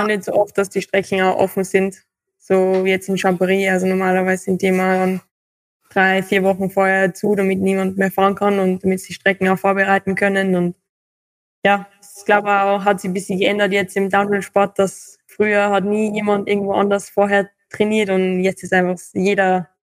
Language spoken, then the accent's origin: German; Saalbach, Salzburg, Austria; ich komme aus Salbach, bin 23 Jahre alt